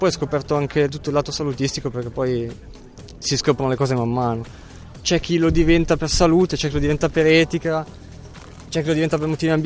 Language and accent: Italian; Castelletto, Piedmont, Italy; io, i miei non sono di Novara, io vengo da Castelletto, che è un paese un pochino vicino.